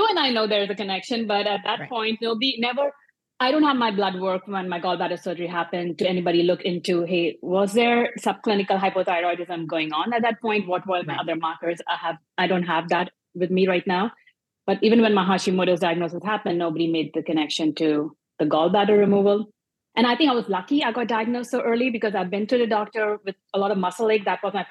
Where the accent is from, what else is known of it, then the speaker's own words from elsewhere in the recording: India; English is a second language; moved away as an adult; now in United States; I'm an Indian immigrant. This year marks year 20 in the US. And I spent a couple of years in Pittsburgh.